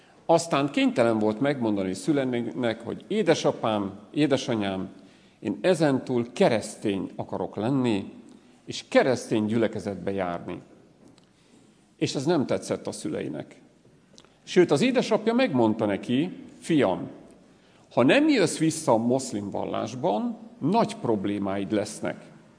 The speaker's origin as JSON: {"language": "Hungarian", "town": "Monor", "region": "Pest", "country": "Hungary", "said": "Én Monorról vagyok, egy református gyülekezetből, de a Gedeon Társaságnak is a tagja vagyok"}